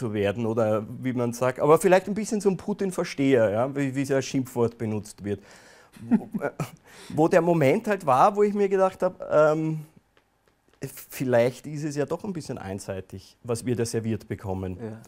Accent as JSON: {"language": "German", "country": "Austria", "said": "Bei uns in Österreich ist das die Presse, der Standard, das Profil und so."}